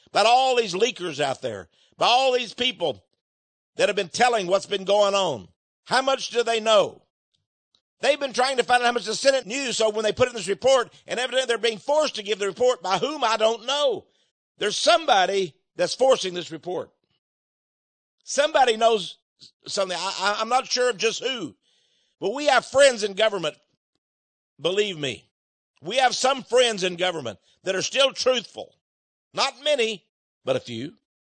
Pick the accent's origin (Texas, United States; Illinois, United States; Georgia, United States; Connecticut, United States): Texas, United States; Now, I'm from the South. I'm from Texas.